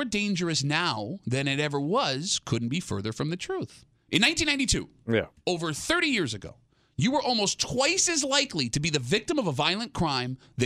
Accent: Rochester, New York, United States; What's funny about the old plate fights that we all witnessed growing up in Rochester is you never saw it on the news the next day.

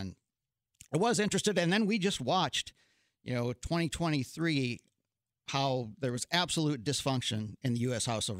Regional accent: Velva, North Dakota, United States; Yeah, I grew up in Velva. I joined the Navy out of high school.

